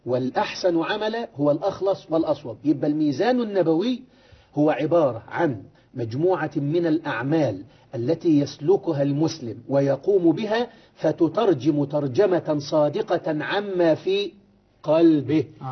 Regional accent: Egypt; أنت سمعت المثل ده عندنا في مصر كده

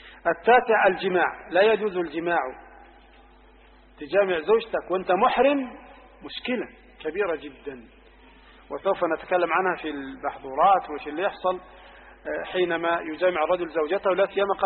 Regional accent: Egypt; النقاب اللي هو على قدر الوجه. عندنا في مصر مثلا النقاب اثنين

